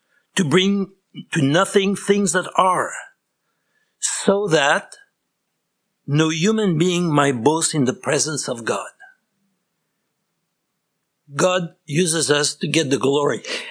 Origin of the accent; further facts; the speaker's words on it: France; I was born in 1949. So people are calculating. I'll be 75 pretty soon. I was raised Catholic in France.